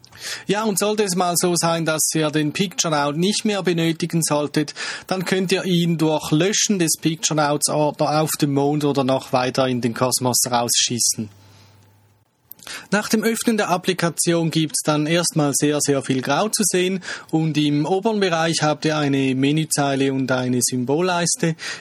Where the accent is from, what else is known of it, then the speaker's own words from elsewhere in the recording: Switzerland; vielleicht hört man es ein bisschen. Ich komme aus der Schweiz, ich lebe hier und wirke in der Nähe von Zürich.